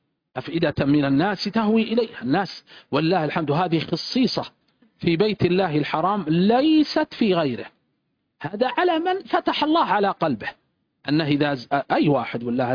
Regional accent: Riyadh Province, Saudi Arabia; عندنا في نجد، في مثلا منطقة الرياض وما حولها،

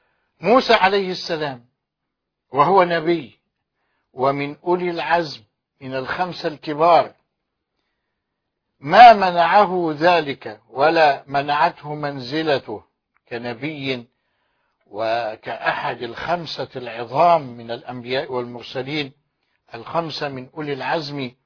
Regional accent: Egypt; وعندنا في مصر

